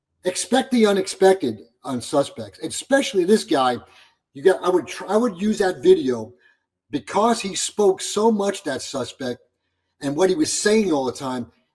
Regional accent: Brooklyn, New York, United States; Yeah, the first 22 years of my life, Your Honor, I grew up in Brooklyn, New York. Yes. Greenpoint, Brooklyn.

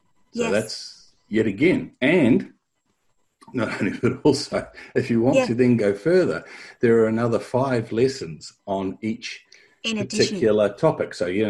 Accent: New Zealand; I was born in New Zealand, and this is was a very big rock.

